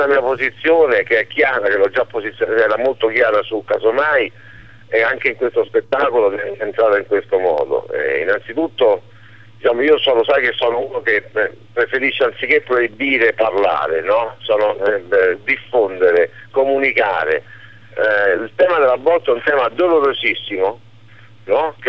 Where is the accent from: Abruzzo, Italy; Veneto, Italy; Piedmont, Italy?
Abruzzo, Italy; L'Aquila; questo è quello che io ho vissuto qui da aquilano